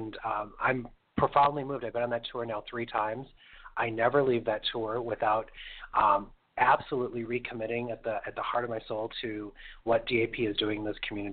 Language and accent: English; North Dakota, United States; I grew up in North Dakota, and so, you know, my perspective, my worldview was very much shaped by, you know, being a young gay man living, you know, on a prairie, essentially